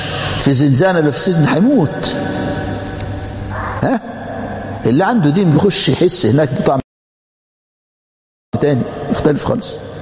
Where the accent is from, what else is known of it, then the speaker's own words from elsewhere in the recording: Egypt; طلع قانون الشباع عندنا في مصر